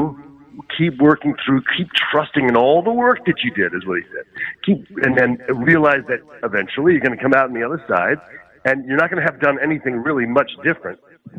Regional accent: San Diego, California, United States; You know, I grew up in San Diego, but moved back here about 2005.

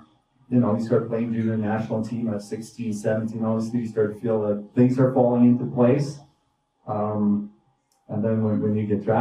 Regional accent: Sweden; English is a second language; moved away as an adult; now in New York, United States; All right. I'm from Sweden. I moved to New York City back in 2005, and hockey's been my life since I was probably 7, 8 years old.

